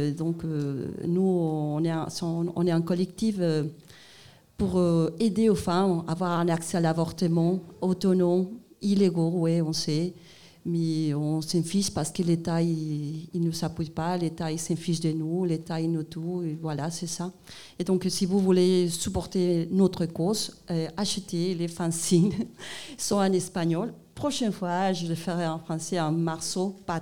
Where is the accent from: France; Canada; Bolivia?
Bolivia; French is a second language; moi je viens de la Bolivie